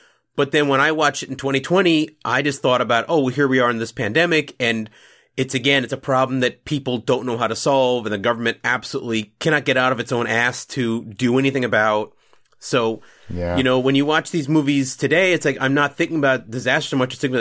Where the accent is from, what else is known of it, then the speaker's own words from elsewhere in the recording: New York, United States; I am from New York